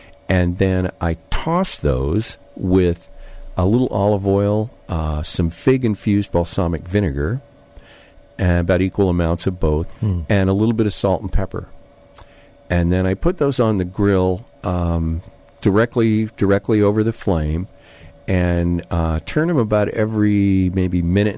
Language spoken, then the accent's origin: English; Petaluma, California, United States; Well, you know, since I'm from Petaluma, that's a song that's very near and dear to my heart.